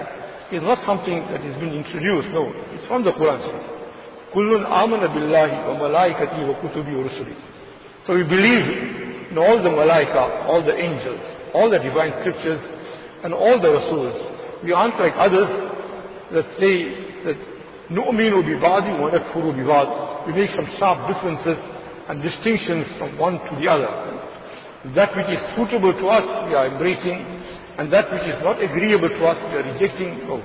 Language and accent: English; South Africa; I've got a right because I'm a South African citizen.